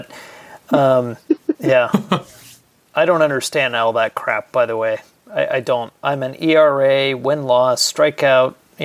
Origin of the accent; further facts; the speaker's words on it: United States; I'm American.